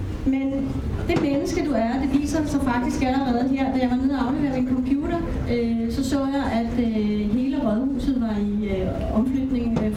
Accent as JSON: {"language": "Danish", "town": "Frederiksberg", "region": "Capital Region of Denmark", "country": "Denmark", "said": "Jeg kommer også fra Frederiksberg, så det ved jeg."}